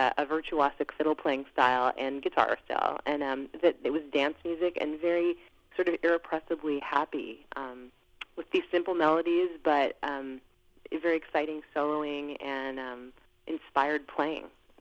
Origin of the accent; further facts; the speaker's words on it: Kansas City, Missouri, United States; I mean, I grew up in Kansas City, and I had only vaguely heard his name